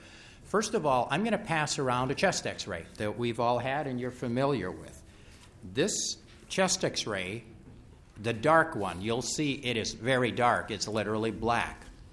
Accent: Rochester, Minnesota, United States; I am from Rochester, Minnesota. I, like Linda, am a registered radiologic technologist. I have been a radiologic technologist in Minnesota for 37 years.

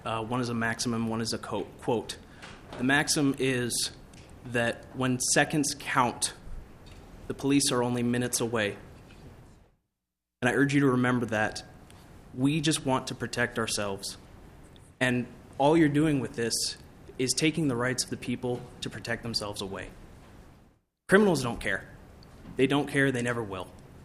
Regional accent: Andover, Minnesota, United States; I'm from Andover.

